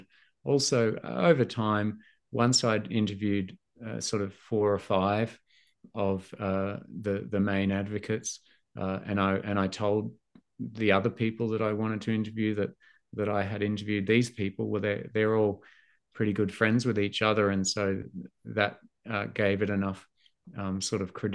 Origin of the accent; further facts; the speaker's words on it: Australia; from Australia. I'm making a documentary."